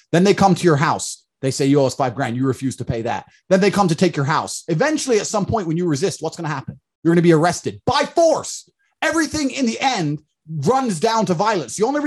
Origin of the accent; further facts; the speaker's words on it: Luton, East of England, United Kingdom; I love England. I grew up in Luton, right? That's not a nice part, but I know England's a beautiful country.